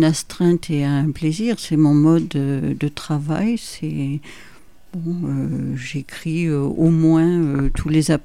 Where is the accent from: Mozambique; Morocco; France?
France; Arles, Provence-Alpes-Côte d'Azur; born there; Disons que je ne suis pas née en tout cas à Clermont, je suis née en Arles